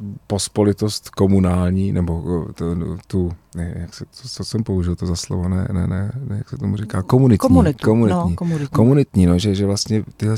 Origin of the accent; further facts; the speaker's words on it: Prague, Czechia; já jsem rodilý Pražák a mám tu Prahu moc rád